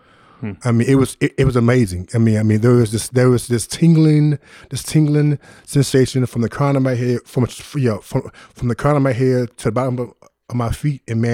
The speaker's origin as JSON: {"language": "English", "town": "Dallas", "region": "Texas", "country": "United States", "said": "And I'm from Oak Cliff, but I had never heard of Tony Evans."}